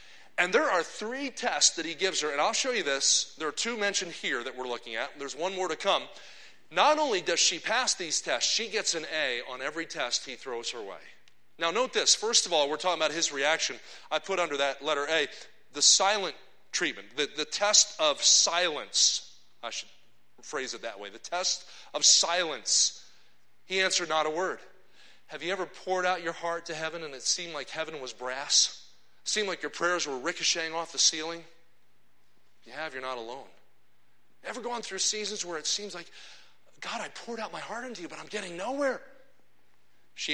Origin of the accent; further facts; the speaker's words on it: New Jersey, United States; now in Kansas City, United States; I grew up in New Jersey, about 20 minutes from Philadelphia. I've lived in Kansas City, Missouri now for 23 years at Eagle Heights Baptist Church. So if you don't hear New Jersey in me, that's the Lord delivering me from it.